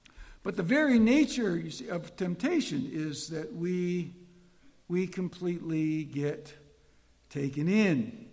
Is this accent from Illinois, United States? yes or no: yes; Chicago, Illinois, United States; because I'm from Chicago, and Chicago, you know, was playing the Vikings